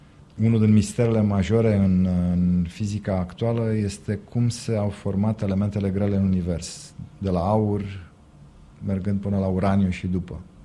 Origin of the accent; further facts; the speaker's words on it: Bucharest, Romania; moved away; Sunt bucureștean, m-am născut în București.